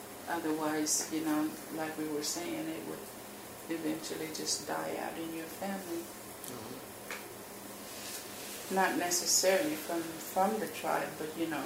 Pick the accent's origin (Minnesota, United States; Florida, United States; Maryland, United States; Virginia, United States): Florida, United States; Miami; born there; I was born in Miami.